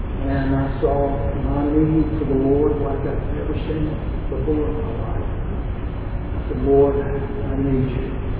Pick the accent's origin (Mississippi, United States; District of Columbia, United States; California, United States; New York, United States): Mississippi, United States; But growing up in South Mississippi, kind of on the poverty level, I had six sisters and one brother.